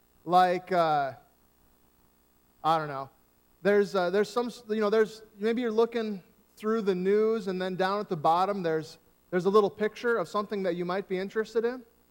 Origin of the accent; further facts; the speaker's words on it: United States; As American Christians, we have the, for us, we have the, we're fortunate to live where we do because we have free speech.